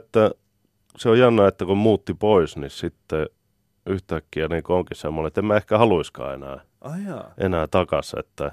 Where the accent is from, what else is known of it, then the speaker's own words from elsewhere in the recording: Helsinki, Uusimaa, Finland; Mä oon Kaartin kaupungissa Ullanlinnassa, ihan tuolla Etelä-Helsingissä viettänyt lapsuuteni ja näin. Oikeastaan ensimmäiset 29 vuotta elämästä meni eteläisessä Helsingissä.